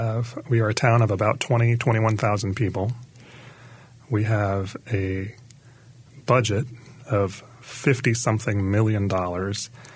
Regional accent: United States; And I think it's not as if I'm having to announce myself as an American.

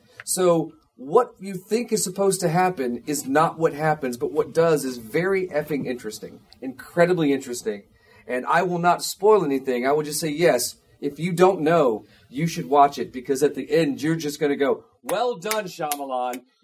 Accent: North Carolina, United States; As it turns out, when I was growing up, I'm from North Carolina, there were 7-Elevens all around North Carolina.

